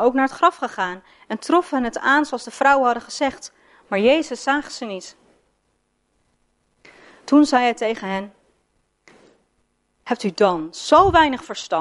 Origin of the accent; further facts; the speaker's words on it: Haarlem, North Holland, Netherlands; Dus dat is ik kom uit Haarlem, dus dat is tussen Haarlem en Vlaardingen.